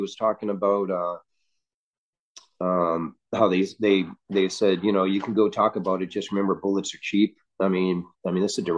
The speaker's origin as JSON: {"language": "English", "town": "Leominster", "region": "Massachusetts", "country": "United States", "tie": "born or raised there", "said": "when I did that talk in Leominster in Massachusetts, in my hometown."}